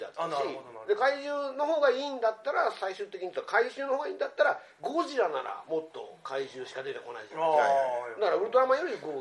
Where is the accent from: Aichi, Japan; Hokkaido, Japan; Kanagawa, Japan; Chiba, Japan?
Aichi, Japan; 僕愛知県出身なんですけど、